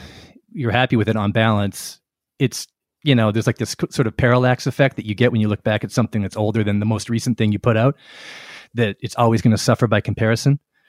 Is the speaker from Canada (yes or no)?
yes; Ottawa, Ontario, Canada; now in Toronto, Canada; the Ottawa area, which, as I say, my family's all hails from, when I was about three. And I grew up not in Toronto where I now live, but near Ottawa.